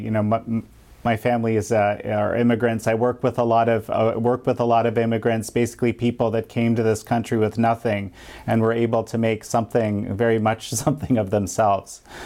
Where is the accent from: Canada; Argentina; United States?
Canada; America and Canada, which is my home country, both were very much at the top.